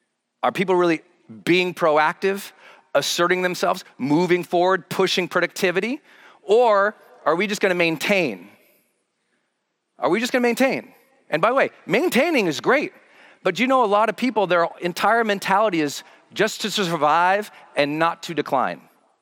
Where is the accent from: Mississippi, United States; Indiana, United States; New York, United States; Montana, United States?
Montana, United States; I grew up in towns in Montana where there wasn't two sides of the track. Our towns were so poor, there wasn't a track.